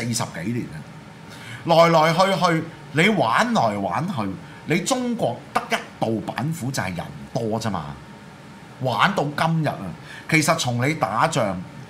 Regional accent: Hong Kong; 都是靠你靠我哋香港人去令你深圳富起嚟

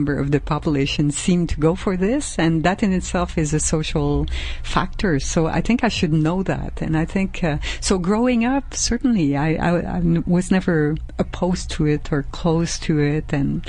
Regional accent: Montreal, Quebec, Canada; English is a second language; because I'm from Montreal and we never spoke English, a little English we had at school.

